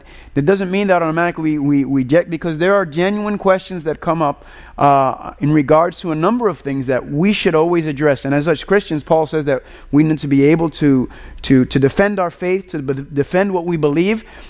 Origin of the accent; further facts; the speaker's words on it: Puerto Rico; I'm from Puerto Rico, so I was over in Puerto Rico